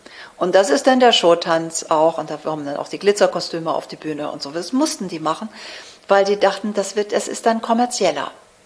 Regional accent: Hamburg, Germany; ich bin Ostfriesin. Ich bin in Hamburg aufgewachsen, ich bin echt eine Dern.

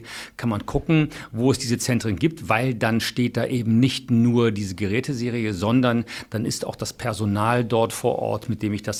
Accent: Cologne, North Rhine-Westphalia, Germany; Ich als Kölner kenne die schon aus Studientagen.

